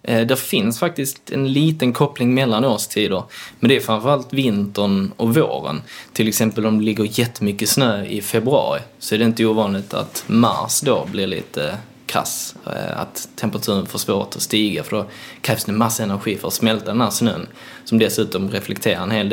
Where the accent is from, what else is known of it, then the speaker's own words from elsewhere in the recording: Skåne, Sweden; Till exempel där jag kommer från Skåne, det är sällan vi får en vit jul där.